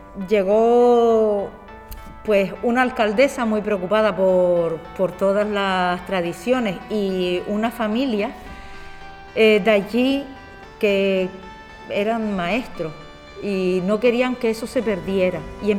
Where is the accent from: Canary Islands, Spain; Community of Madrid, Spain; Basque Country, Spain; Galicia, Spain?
Canary Islands, Spain; Santa María de Guía; yo soy de Gran Canaria, del norte, del noroeste más concretamente, de un barrio del municipio de Santa María de Guía.